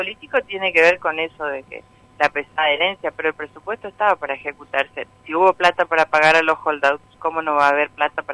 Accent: Argentina

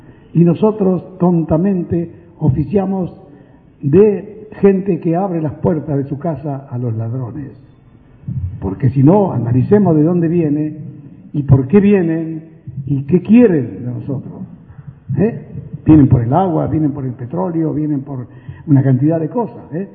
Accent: Misiones, Argentina; No, señor, somos de Misiones, la mejor provincia de Argentina.

